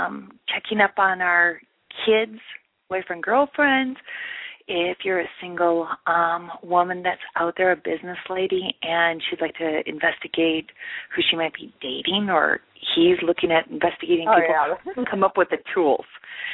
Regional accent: Midwest, United States; I grew up in the Midwest, but we don't have Mayberry days.

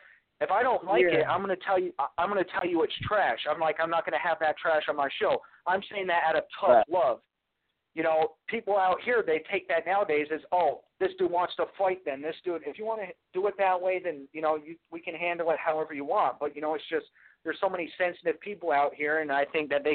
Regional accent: Vermont, United States; That's where I'm out right now. I'm out in Vermont. That's my hometown.

